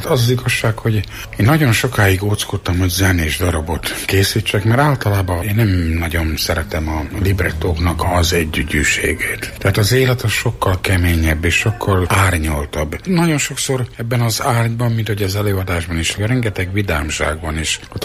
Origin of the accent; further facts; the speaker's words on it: Vojvodina, Serbia; mint délvidéken, ahonnan én magam is származom